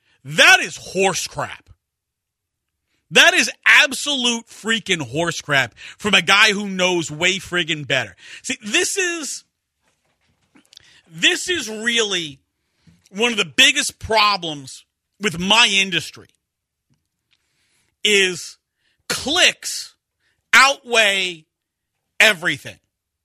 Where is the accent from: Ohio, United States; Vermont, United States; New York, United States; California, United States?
New York, United States; Brooklyn; I mean, look, I'm from Brooklyn.